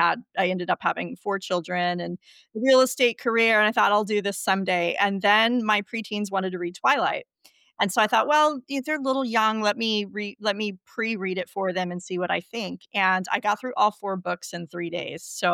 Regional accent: Denver, Colorado, United States; hey, I grew up in Denver and I'm going to go to a conference in Michigan next year.

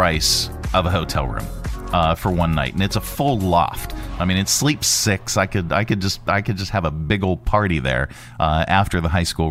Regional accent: Johnstown, Pennsylvania, United States; there's a downtown loft in the town I grew up in Johnstown, Pennsylvania.

